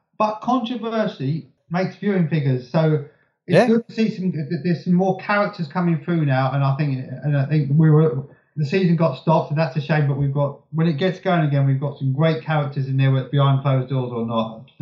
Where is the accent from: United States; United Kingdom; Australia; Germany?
United Kingdom; obviously, I'm British, so I'm very partisan